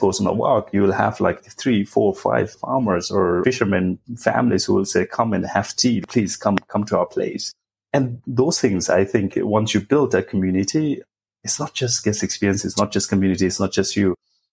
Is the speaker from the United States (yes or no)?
no; Bhutan; So I'm from Bhutan myself.